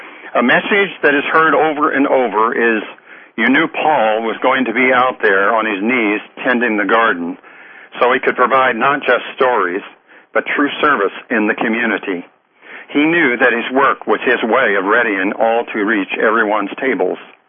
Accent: Enid, Oklahoma, United States; When I was a little boy, literally on a basis of sitting next to my mother in Enid, where was my hometown

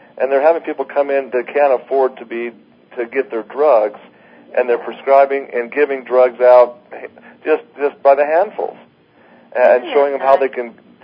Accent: Ogden, Utah, United States; It's just another thing just happened today in my hometown here in Ogden, Utah.

